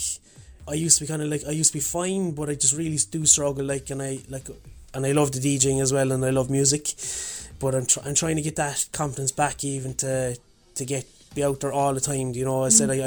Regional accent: Cork, Munster, Ireland; I'm from Cork. And I'm here to do the 40-Day Health Challenge.

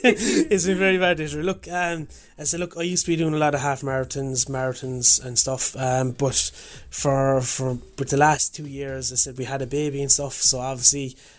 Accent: Cork, Munster, Ireland; I'm from Cork. And I'm here to do the 40-Day Health Challenge.

